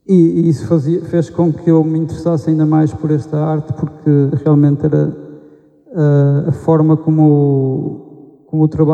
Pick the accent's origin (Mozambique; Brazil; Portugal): Portugal; Póvoa de Varzim, Porto; No início, eu sou da Póvoa de Varzim, a minha ideia era desenvolver este projeto ali na zona da Póvoa, Matosinhos.